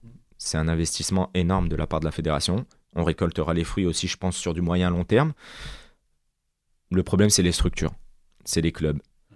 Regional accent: Clermont-Ferrand, Auvergne-Rhône-Alpes, France; Moi, je suis issu de Clermont.

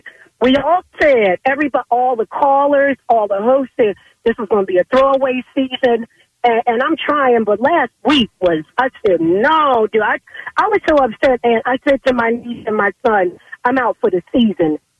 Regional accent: Philadelphia, Pennsylvania, United States; But you know, born and raised in North Philly.

